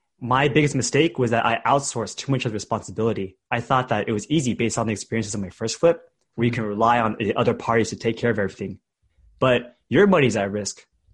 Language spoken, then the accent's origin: English; California, United States; I grew up in the Bay Area in a different city